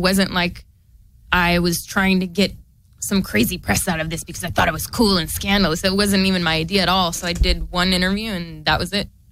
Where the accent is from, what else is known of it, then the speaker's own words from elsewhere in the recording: Sacramento, California, United States; I grew up in Sacramento.